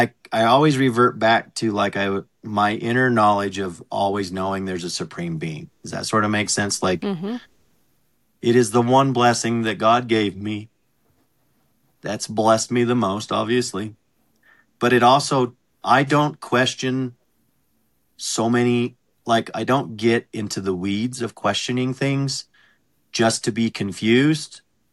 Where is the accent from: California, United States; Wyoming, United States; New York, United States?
Wyoming, United States; Cokeville; You'd say, I'm from Cokeville, they'd ask you about it.